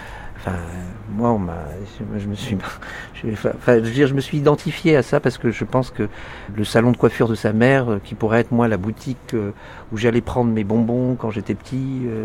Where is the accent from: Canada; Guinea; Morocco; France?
Morocco; born there; Moi, je suis pas né ici, je suis né au Maroc.